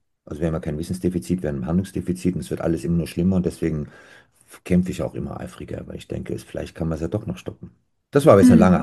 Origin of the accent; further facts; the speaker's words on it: Rhine-Main, Germany; Ich bin am Rhein und Main groß geworden, bekanntlich.